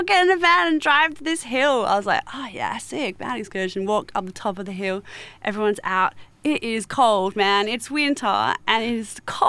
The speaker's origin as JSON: {"language": "English", "town": "Perth", "region": "Western Australia", "country": "Australia", "said": "I don't know what cold is. I'm from Perth."}